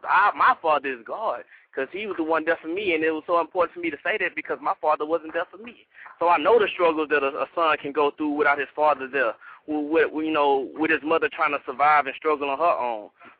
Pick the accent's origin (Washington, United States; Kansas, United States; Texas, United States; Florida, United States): Texas, United States; Houston; Well, honestly, I'm from Third Ward, Houston, Texas. And if anyone know about Houston, Texas, if anyone knows about Third Ward, then you know, that is the definition of the hood, you know, the projects.